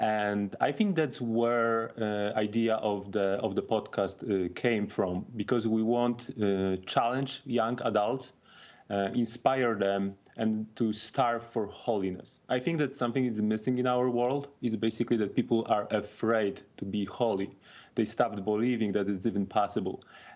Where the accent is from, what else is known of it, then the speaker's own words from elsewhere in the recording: Poland; now in United States; So I was born and raised Catholic. I'm from Poland and I moved to the USA 9 years ago.